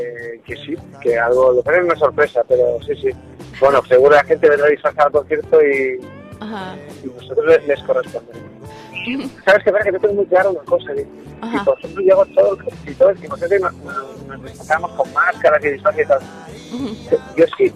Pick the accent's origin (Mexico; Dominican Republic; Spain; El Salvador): Spain; somos españoles y la fiesta nos va mucho